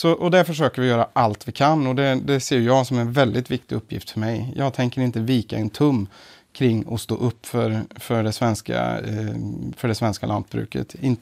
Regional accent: Värmland, Sweden; Men jag är ju värmlänning.

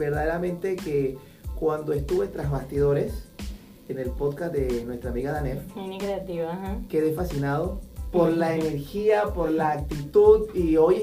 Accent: Panama; born there; Yo me siento del mundo. Yo nací en Panamá porque me tocó nacer ahí.

